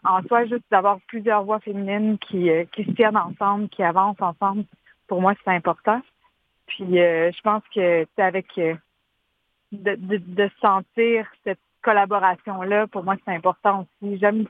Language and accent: French; Quebec, Canada; le lac Saint-Jean, il vit à l'intérieur de moi. C'est là où j'ai grandi, c'est là où ma famille est encore là.